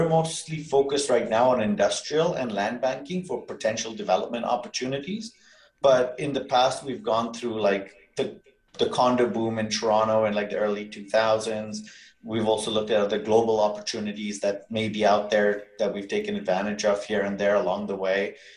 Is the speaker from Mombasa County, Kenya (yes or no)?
yes; Mombasa, Mombasa County, Kenya; now in Stoney Creek, Canada; I was born and raised in Mombasa, Kenya. And through my life journey, I've ended up living in Stony Creek and working in Burlington